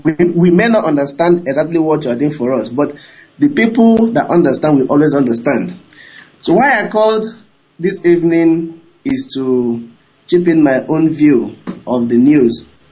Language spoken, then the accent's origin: English; Imo, Nigeria; now in Dakar, Senegal; I'm calling from Dakar, Senegal. I'm from Imo State, Biafra land.